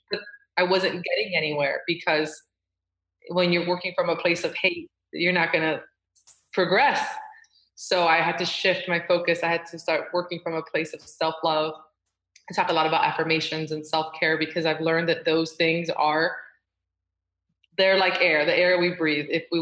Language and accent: English; Miami, Florida, United States; I grew up in Miami and it'd be like, everyone had this beautiful skin and we'd be at the beach